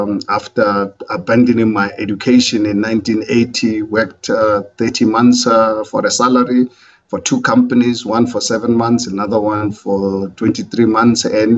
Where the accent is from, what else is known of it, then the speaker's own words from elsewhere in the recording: South Africa; As a South African, I could buy property anywhere in the country